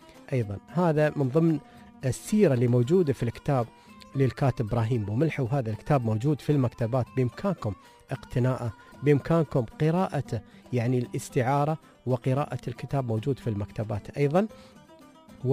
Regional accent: United Arab Emirates; عندنا في الفجيرة، عندنا في ملقيوين، عندنا في عمان وغيرها من إمارات الدولة

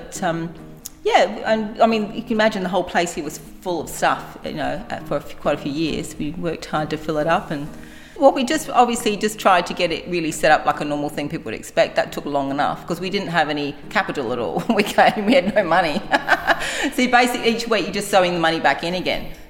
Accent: Isle of Man; now in Australia; I'm from the Isle of Man, which is in the Irish Sea

